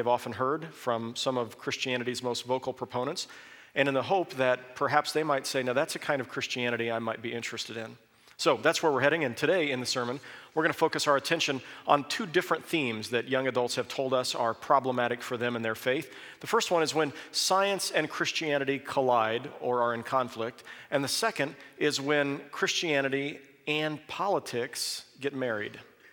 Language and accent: English; Kansas, United States; Growing up in Kansas, it was the State Board of Education that first introduced me to this notion.